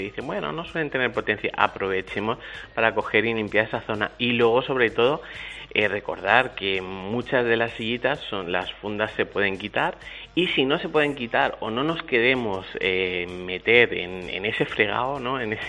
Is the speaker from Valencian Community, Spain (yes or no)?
yes; Alicante, Valencian Community, Spain; Yo que soy alicantino